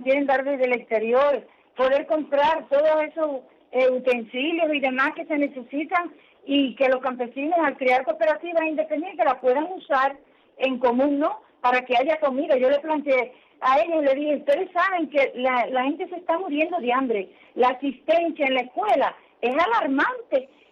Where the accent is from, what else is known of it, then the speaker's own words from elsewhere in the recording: Cuba; Soy una cubana que ama la libertad, que defiende sus derechos.